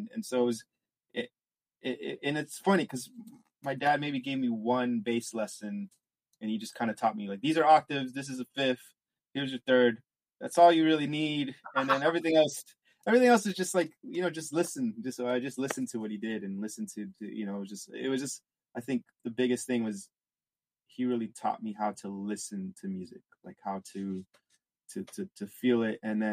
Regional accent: Los Angeles, California, United States; So I think it was just a matter of where I grew up in Los Angeles, it being such an eclectic place

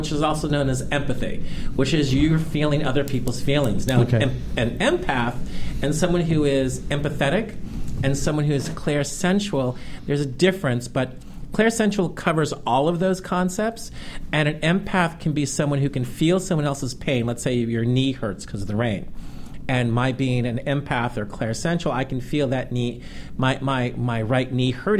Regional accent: Los Angeles, California, United States; and I'm from Los Angeles.

